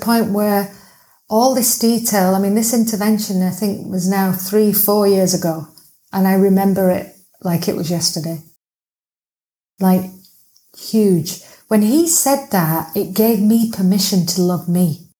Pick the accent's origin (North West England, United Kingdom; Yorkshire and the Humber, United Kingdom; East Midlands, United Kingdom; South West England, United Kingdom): North West England, United Kingdom; Manchester; I'm not from London. I'm like from the north of England, Manchester, where we all say hello and it's very friendly.